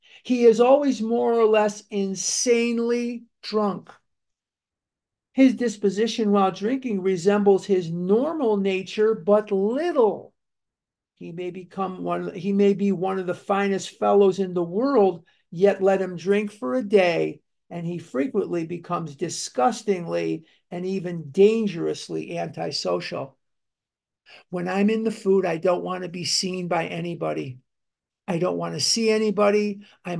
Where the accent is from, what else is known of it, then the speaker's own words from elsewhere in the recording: Chicago, Illinois, United States; And when I was a little boy, I grew up in Chicago.